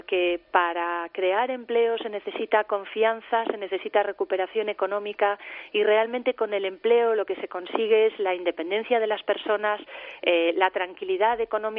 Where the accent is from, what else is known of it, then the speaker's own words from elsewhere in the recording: Galicia, Spain; Yo, evidentemente, soy gallega, me siento orgullosísima de ser gallega